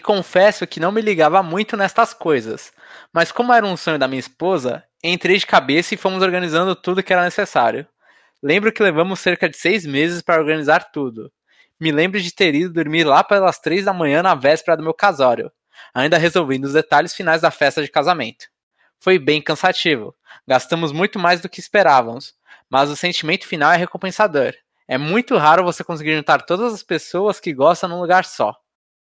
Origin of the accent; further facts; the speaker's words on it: Santos, São Paulo, Brazil; Como sou de Santos, normalmente organizávamos caravanas para poder ir para São Paulo para podermos participar destes eventos.